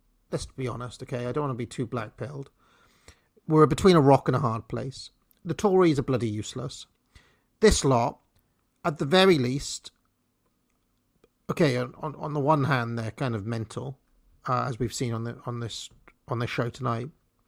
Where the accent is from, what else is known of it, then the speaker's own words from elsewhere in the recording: United States; Also, I'm an American, so I don't really have a dog in this fight anyway.